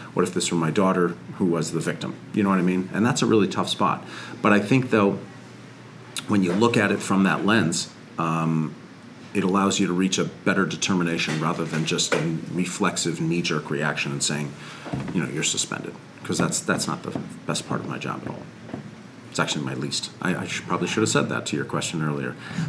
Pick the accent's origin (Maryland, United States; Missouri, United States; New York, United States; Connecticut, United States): Connecticut, United States; Hartford; Hartford area. I moved around a lot as a kid.